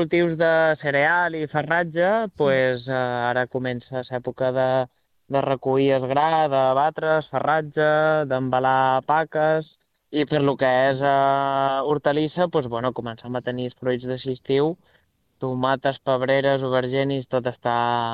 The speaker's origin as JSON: {"language": "Catalan", "town": "Sant Antoni de Portmany", "region": "Balearic Islands", "country": "Spain", "said": "que no sóc president de Eivissa, que sóc de Sant Antoni"}